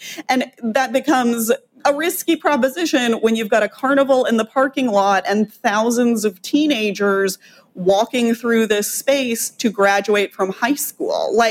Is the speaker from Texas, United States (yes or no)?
yes; Texas, United States; Like, I live in Texas. I was raised in Texas. It's just a fascinating state.